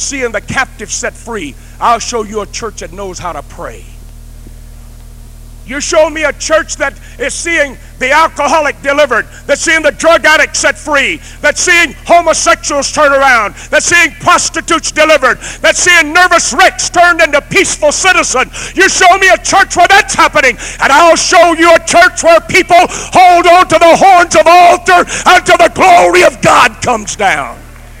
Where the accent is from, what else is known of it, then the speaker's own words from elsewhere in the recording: Arkansas, United States; See, I'm from Arkansas, so I like to reason things out.